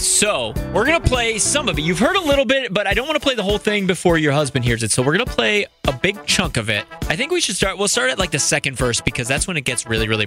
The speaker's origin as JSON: {"language": "English", "town": "Wheeling", "region": "West Virginia", "country": "United States", "tie": "born or raised there", "said": "originally here from my hometown of Wheeling"}